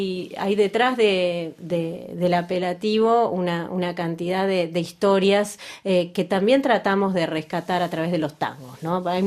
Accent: Buenos Aires, Argentina; also born or lived in Mar del Plata; y yo si bien crecí en Buenos Aires y me crié en el centro de la ciudad, nací curiosamente en Mar del Plata

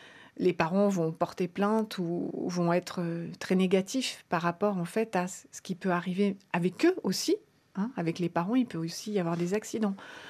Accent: Auvergne-Rhône-Alpes, France; Personnellement, j'ai grandi dans le Vercors, en forêt, avec le ski nordique et les balades avec nos écoles

